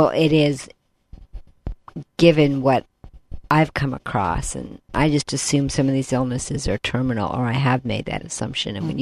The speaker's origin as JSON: {"language": "English", "town": "Boston", "region": "Massachusetts", "country": "United States", "tie": "born or raised there", "said": "I grew up in the Boston area"}